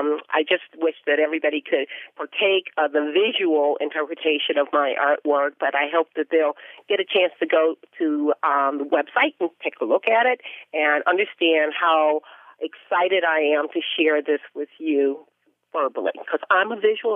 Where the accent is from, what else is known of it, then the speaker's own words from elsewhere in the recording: Pittsburgh, Pennsylvania, United States; Pittsburgh, Pennsylvania, which is my hometown. I am now in Pittsburgh, Pennsylvania. I have been here for over 40 years.